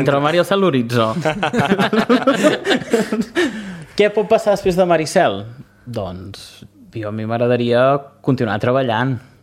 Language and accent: Catalan; Sant Celoni, Catalonia, Spain; Perquè he crescut aquí. Jo he crescut a Sant Celoni